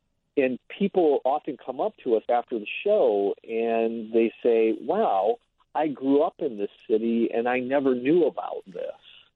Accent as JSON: {"language": "English", "town": "Milwaukee", "region": "Wisconsin", "country": "United States", "tie": "born or raised there", "said": "I grew up in Milwaukee."}